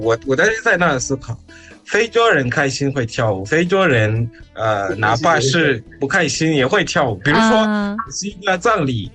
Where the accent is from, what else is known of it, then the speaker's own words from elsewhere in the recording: Zimbabwe; 我是来自津巴布韦的